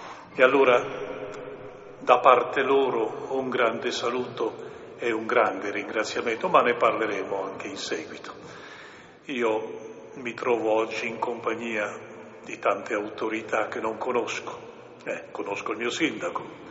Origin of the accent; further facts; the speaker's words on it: Premariacco, Friuli-Venezia Giulia, Italy; tornando a Premariaco, la mia terra, la mia casa, dove sono partito